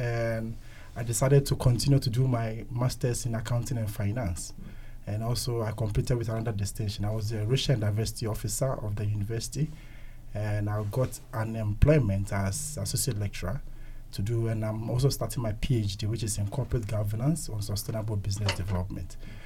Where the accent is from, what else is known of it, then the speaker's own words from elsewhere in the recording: Ghana; moved away as an adult; I came from Ghana in 2019. So I came to do my master's in international business.